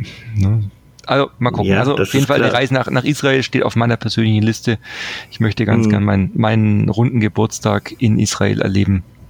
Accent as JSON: {"language": "German", "region": "Baden-Württemberg", "country": "Germany", "said": "Ich bin ja auch kein Bayer, ich bin ja Württemberger und hier nur im Berufsexil sozusagen."}